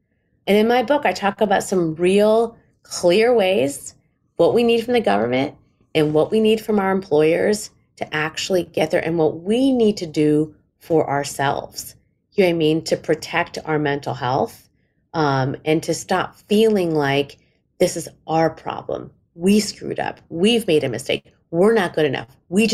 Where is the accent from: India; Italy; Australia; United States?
India; because again, I'm Indian, you know, very paternalistic culture, right?